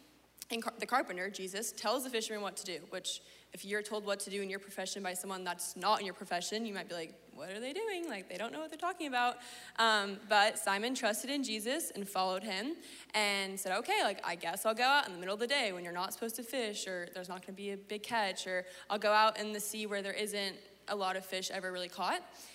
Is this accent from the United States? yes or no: yes; Austin, Texas, United States; now in California, United States; I am originally from Austin, Texas. I was born and raised in the South, which is very different than California, as you can imagine.